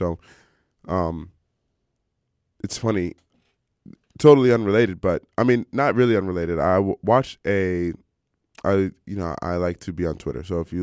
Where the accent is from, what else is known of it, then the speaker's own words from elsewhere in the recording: United States; I'm not from one of those countries. So if you know me, I'm from the United States.